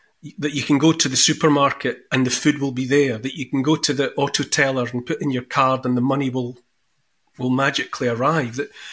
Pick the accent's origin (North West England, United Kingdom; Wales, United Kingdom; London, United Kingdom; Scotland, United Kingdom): Scotland, United Kingdom; you grew up in Canada, I grew up in Scotland